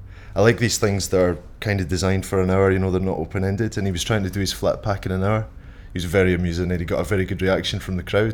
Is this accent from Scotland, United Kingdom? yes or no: yes; Scotland, United Kingdom; I'm 39 today and I come from the Crooked Evan in Scotland.